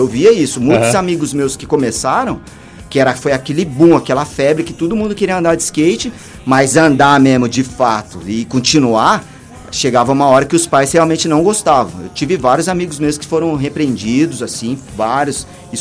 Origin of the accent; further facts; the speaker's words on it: São Paulo, Brazil; also born or lived in Rio de Janeiro; Porque eu morei em São Paulo, né? Eu nasci em São Paulo, aqui em São Paulo. Aí eu fui pro Rio bem, bem novo. Fiquei até os 5 anos lá no Rio.